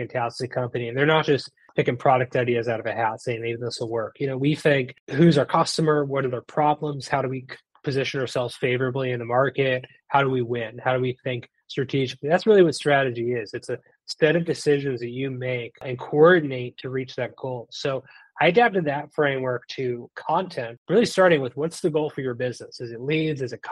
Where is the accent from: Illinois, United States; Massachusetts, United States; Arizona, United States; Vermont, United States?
Massachusetts, United States; Yeah, I grew up outside of Boston. I currently still live there. Never left.